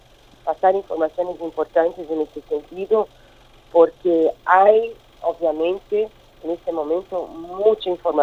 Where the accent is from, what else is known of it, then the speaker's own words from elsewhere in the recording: Brazil; Obviamente yo soy una ciudadana brasileña, y quiero que mi país prevalezca el diálogo, la paz social y la democracia